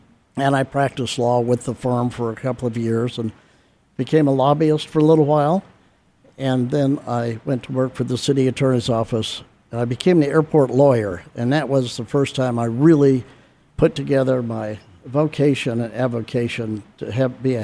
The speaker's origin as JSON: {"language": "English", "town": "Phoenix", "region": "Arizona", "country": "United States", "tie": "born or raised there", "said": "Yes, I grew up in Arizona. Grew up in Phoenix at 28th Street and Osborne on a small farm."}